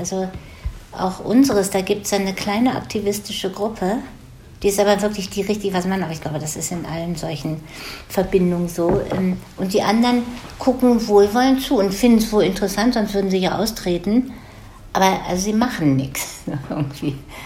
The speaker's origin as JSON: {"language": "German", "country": "Germany", "said": "zumindest für mich als Deutsche klingt das besser als Macht"}